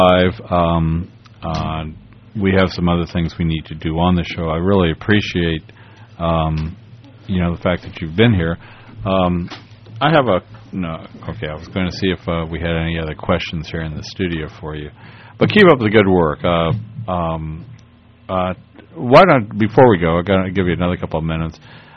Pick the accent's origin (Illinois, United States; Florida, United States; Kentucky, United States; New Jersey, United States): Florida, United States; Miami; or I'm from Miami